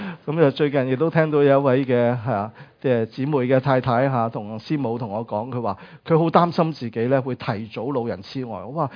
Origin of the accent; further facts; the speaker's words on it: China; 等于我哋中国人有12种嘅生肖